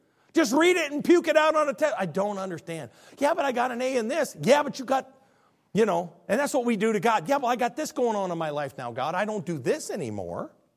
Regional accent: Midwest, United States; Now, in truth, I was raised in the Midwest

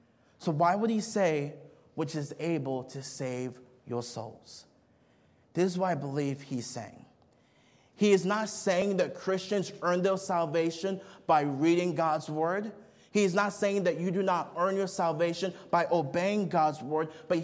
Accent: Eagan, Minnesota, United States; I remember growing up in the Midwest in Minnesota, a lot of farms. I grew up in a small town, Eagan, Minnesota, and everywhere you drove, it was just farms.

